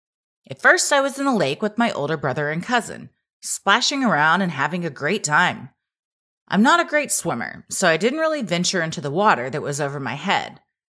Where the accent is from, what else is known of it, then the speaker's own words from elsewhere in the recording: Gainesville, Georgia, United States; I grew up in Gainesville, Georgia, and lived on Lake Lanier for most of my childhood.